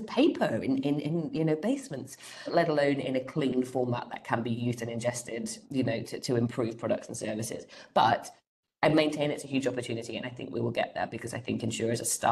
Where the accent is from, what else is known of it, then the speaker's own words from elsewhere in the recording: Wales, United Kingdom; we are Welsh, we're proud to be Welsh, and we should never forget that.